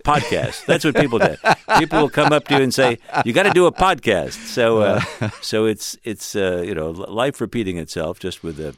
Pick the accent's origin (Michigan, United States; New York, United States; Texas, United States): New York, United States; New York City; I grew up in Stuyvesant Town. Uh-huh. It's a very big, privately built housing project, mm-hmm. along the East River